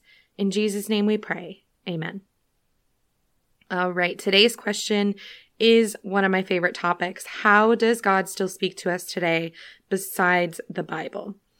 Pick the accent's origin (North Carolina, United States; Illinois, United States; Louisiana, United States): Illinois, United States; I'm from Illinois, so I had this dream of moving to the South.